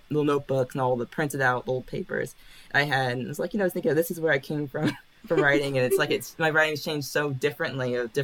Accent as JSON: {"language": "English", "country": "United States", "tie": "born or raised there", "said": "Yeah, I grew up in the U.S. My family is military, so we moved around a bit, but not like internationally. Stayed pretty much around one state, but different parts. We lived in different cities"}